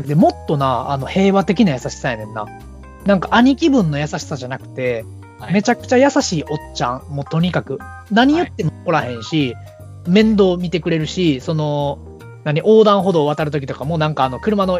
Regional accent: Kyoto, Japan; まあ僕京都出身なんで

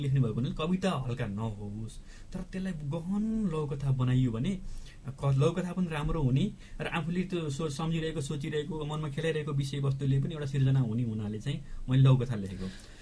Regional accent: Gandaki Province, Nepal; also born or lived in Shillong, India; मेरो खास पहाड ओरिजिनल घर चाहिँ पर्वत जिल्लाको कुर्गा हलेवास नगरपालिका हो अहिलेको

